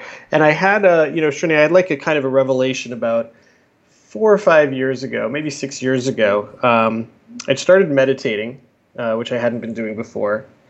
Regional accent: Florida, United States; I grew up in South Florida. I was always interested in theater and somewhat in television, and actually studied theater at NYU.

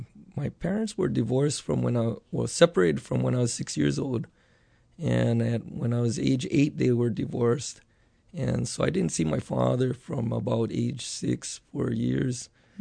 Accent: Honolulu, Hawaii, United States; I grew up in mostly around Kaimuki and the Moilili, Makali area. I lived in Kaimuki area.

